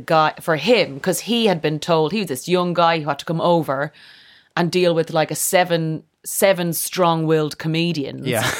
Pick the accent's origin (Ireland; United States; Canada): Ireland; Kildare, Leinster; Kildare, which is about an hour outside of Dublin. It's a horsey area of Ireland.